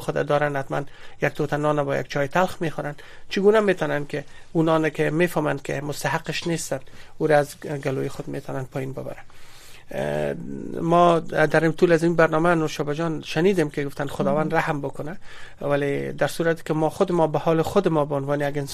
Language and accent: Persian; Afghanistan; به عنوان یک افغان، به عنوان یک مسلمان، به عنوان یک کسی که در اون منطقه زندگی میکنه